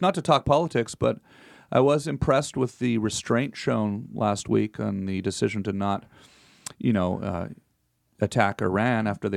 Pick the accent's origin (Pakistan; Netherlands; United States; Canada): Canada; first of all, I'm still Canadian also.